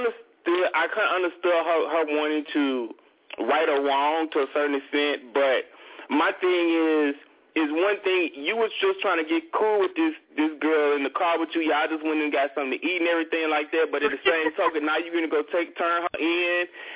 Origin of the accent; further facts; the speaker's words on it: Mississippi, United States; I'm from Mississippi, and where I'm from, I'm like an hour from New Orleans. So that is my stomping ground.